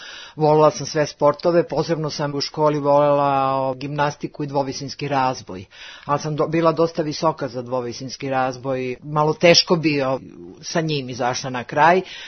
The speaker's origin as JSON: {"language": "Serbian", "town": "Irig", "region": "Vojvodina", "country": "Serbia", "tie": "born or raised there", "said": "zato što sam odrasla u Irigu kod bake"}